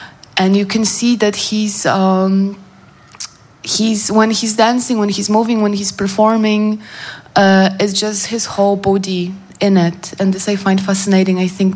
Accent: Poland; English is a second language; since I was growing up in Poland, and there was early on

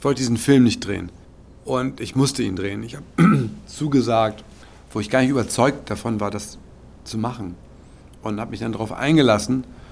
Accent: Hamburg, Germany; Und am Ende fährt sie zurück nach Hamburg, also in meine Stadt.

